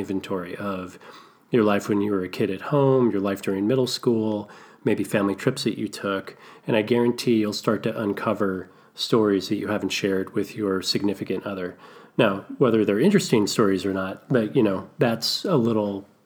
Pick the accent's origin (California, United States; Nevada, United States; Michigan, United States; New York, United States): California, United States; the house that I grew up in Southern California backs up on what used to be a pretty sizable gully.